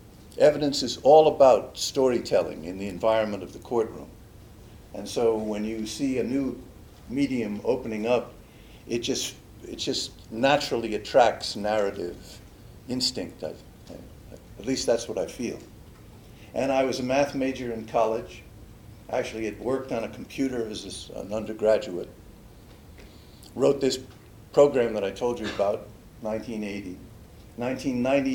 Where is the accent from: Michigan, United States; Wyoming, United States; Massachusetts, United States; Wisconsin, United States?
Massachusetts, United States; Newton; I grew up in Newton, down the way.